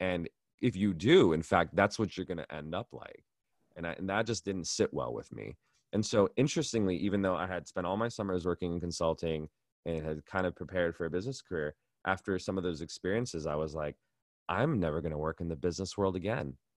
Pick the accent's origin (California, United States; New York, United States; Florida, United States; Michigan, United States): California, United States; San Diego; also born or lived in East Coast; I'm a SoCal kid. I grew up in San Diego. I spent 4 years in the East Coast. There was a little bit of a longing for me to come back home.